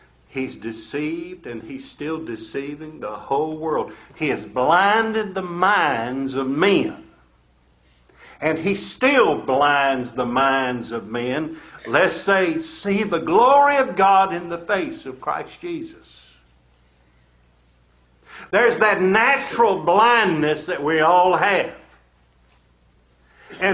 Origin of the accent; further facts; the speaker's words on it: the South, United States; accent: Southern; I'm sure I mispronounce a lot of words. I'm a Southerner. Hey. We attack it the way we can. I speak Southern.